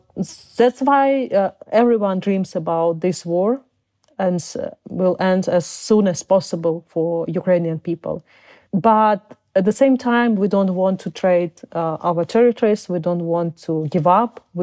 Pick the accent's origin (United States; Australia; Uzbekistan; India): Uzbekistan; born there; English is a second language; also born or lived in Crimea; I was born in Soviet Union. I was born in Uzbekistan, and because people of my nation were terribly deported by Stalin, in order of Stalin, and then we came back to Crimea.